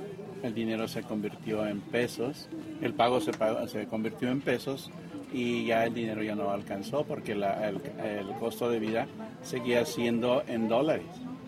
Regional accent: Zitácuaro, Michoacán, Mexico; also born or lived in Camémbaro; Pertenezco a Zitácuaro, Michoacán, que es cabecera del municipio. Uh-huh. Pero el pueblo donde yo nací se llama Camémbaro.

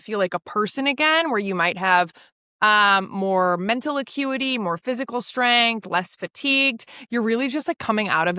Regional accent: Wisconsin, United States; You grew up in Chicago. I grew up in Wisconsin.

